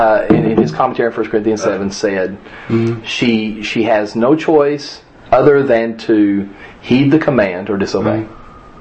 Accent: Texas, United States; Oh, I'm from Texas.

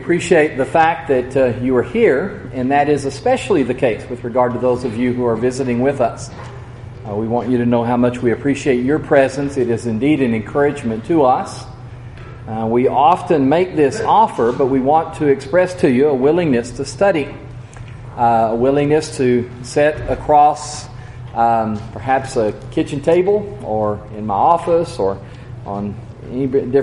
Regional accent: Texas, United States; But growing up in West Texas, the interesting thing about driving out there is that the roads, just kind of the way it's up on the board, are straight.

